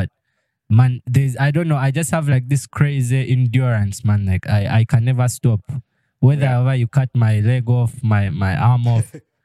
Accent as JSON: {"language": "English", "town": "Kampala", "region": "Central Region", "country": "Uganda", "tie": "born or raised there", "said": "but for me, I grew up here in Kampala, like, my whole life, since I was a child, you know."}